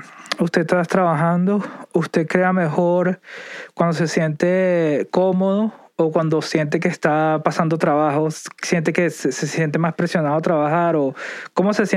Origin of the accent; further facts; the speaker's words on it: Caracas, Capital District, Venezuela; Uno creciendo allá en Caracas es más fácil ajustarse aquí, pues, pienso yo.